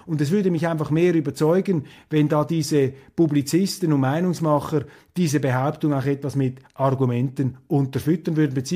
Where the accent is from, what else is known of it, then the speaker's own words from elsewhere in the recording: Switzerland; Nun will ich auch hier nicht selbstgerecht urteilen als Schweizer.